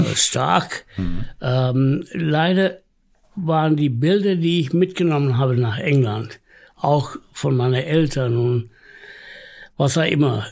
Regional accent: Hamburg, Germany; Ich bin in Alster groß geworden.

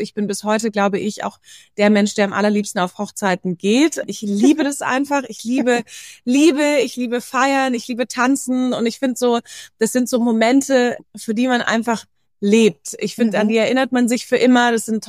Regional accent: United States; also born or lived in Asia; ich bin ziemlich international aufgewachsen. Das heißt, ich habe einen Großteil meiner Kindheit in Amerika verbracht. Wir waren dann auch noch lange in Asien. Ich habe im Ausland studiert

